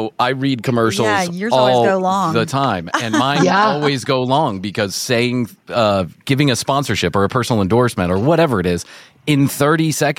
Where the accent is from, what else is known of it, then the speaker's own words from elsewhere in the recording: New York, United States; as a New Yorker living close to kind of ground zero for comedy in a lot of people's minds.